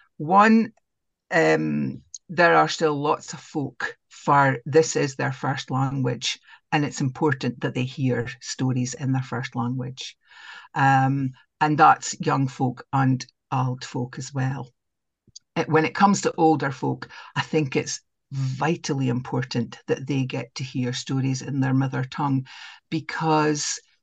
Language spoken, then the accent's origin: English; Scotland, United Kingdom; first language Doric; As I say, Doric is my mother tongue. It's what I spoke all the time when I was a bairn.